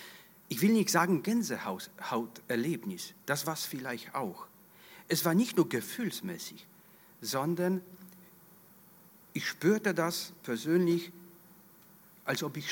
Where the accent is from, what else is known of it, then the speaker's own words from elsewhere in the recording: Tarnów, Lesser Poland, Poland; now in Germany; Wir kommen beide ursprünglich aus Polen, aus der gleichen Stadt, Tarnów bei Krakau. Und ich war früher katholischer Priester nach der ganzen Ausbildung und war auch war in Polen Priester. Auch hier bin nach Deutschland als Missionar gekommen